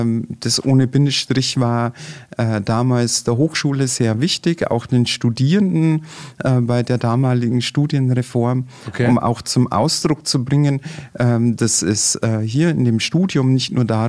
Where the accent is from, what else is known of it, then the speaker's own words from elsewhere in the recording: Passau, Bavaria, Germany; in meiner Jugend standen wir in Passau regelmäßig am Exerziersplatz vor der Nibelungenhalle